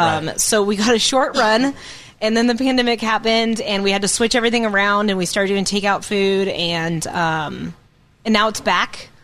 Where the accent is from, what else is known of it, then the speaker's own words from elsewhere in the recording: Missoula, Montana, United States; So I grew up in Missoula, Montana. You know, not a lot of food comes from Missoula, Montana. But I grew up in a cooking family.